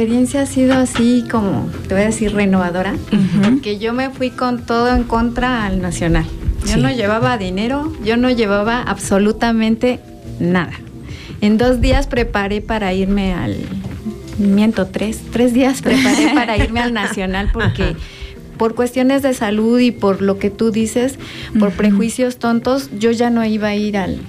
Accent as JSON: {"language": "Spanish", "region": "Morelos", "country": "Mexico", "said": "me decían, ¿de dónde vienes? Y yo decía, de Morelos. ¿Dónde es Morelos? Y hasta que les dices Cuernavaca, entonces ya"}